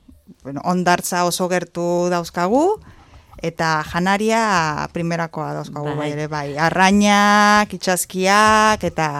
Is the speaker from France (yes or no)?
no; Los Mochis, Sinaloa, Mexico; born or raised there; Basque is a second language; moved away as an adult; also born or lived in Mexico City; now in Spain